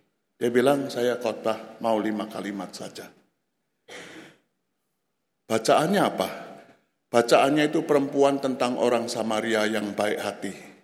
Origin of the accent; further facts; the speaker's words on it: Java, Indonesia; accent: Javanese; kok logatnya masih Jawa banget. Saya merawat dan memelihara logat saya supaya tidak terkontaminasi jadi Jakarta. Jadi saya tetap pakai bahasa Jawa